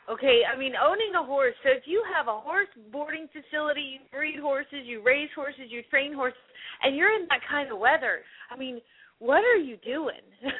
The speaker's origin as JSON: {"language": "English", "town": "Phoenix", "region": "Arizona", "country": "United States", "said": "from Phoenix, Arizona"}